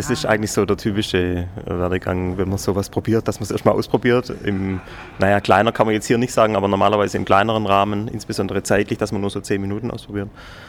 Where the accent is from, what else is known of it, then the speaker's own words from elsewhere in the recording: Stuttgart, Baden-Württemberg, Germany; Und ich komme aus Stuttgart